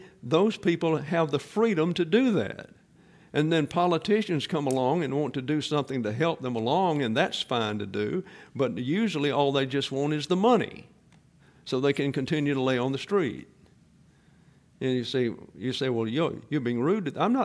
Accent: Southern US, United States; I'm just saying I don't understand it, because I'm from the South, and anything that has ice makes me nervous anyhow.

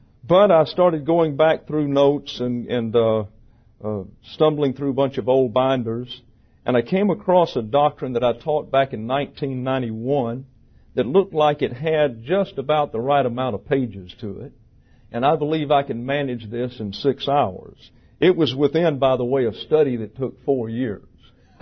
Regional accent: Alabama, United States; But I'm going to do the best I can to speak Southern while I'm here. How am I doing? See, I can do this. I'm originally from Alabama.

